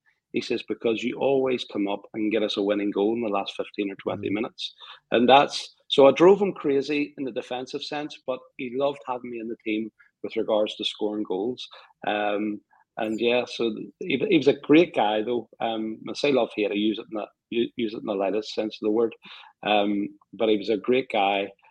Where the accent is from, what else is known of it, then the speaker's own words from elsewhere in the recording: Scotland, United Kingdom; moved away as an adult; now in Hull, United Kingdom; But when I came down to Hull from Scotland, I knew it was the right thing from a Christian perspective